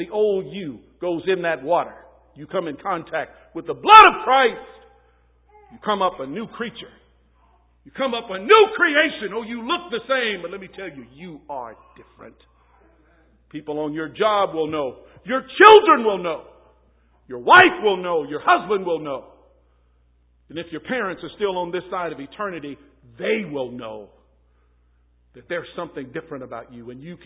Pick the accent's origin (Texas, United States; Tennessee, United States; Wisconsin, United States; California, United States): Texas, United States; I used to do that growing up in Texas.